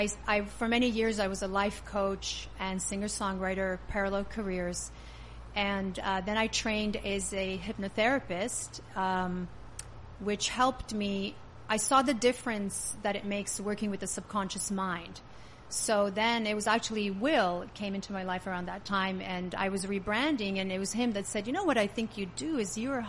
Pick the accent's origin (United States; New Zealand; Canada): Canada; also born or lived in Serbia; I'm Serbian Canadian. I did spend 10 years in Serbia as a child